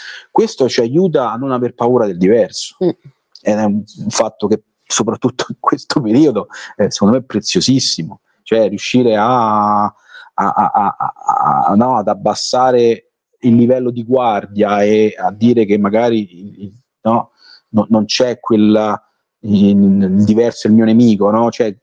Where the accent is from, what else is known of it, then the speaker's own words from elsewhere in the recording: Rome, Lazio, Italy; come sentite, vengo da Roma